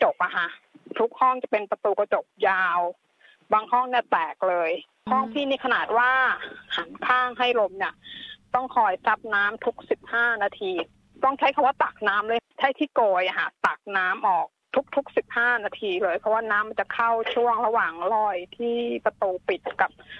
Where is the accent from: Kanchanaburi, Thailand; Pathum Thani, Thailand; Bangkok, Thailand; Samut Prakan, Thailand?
Bangkok, Thailand; ด้วยความที่พี่เป็นคนกรุงเทพไม่เคยเจอพายุแรงๆ